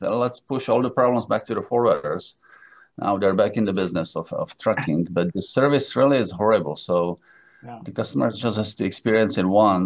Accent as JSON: {"language": "English", "region": "Prague", "country": "Czechia", "tie": "born or raised there", "second_language": "English", "said": "I was born originally in Prague, grew up there, went to school."}